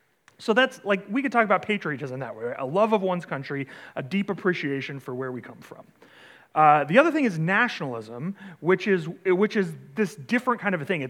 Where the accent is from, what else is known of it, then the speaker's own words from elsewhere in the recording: United States; I'm an American, I love America, I'd choose to live here over a lot of other places